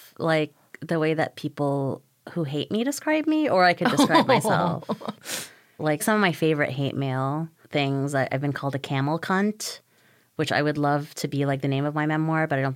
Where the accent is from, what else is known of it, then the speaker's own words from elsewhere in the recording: Kuwait; because I grew up in Kuwait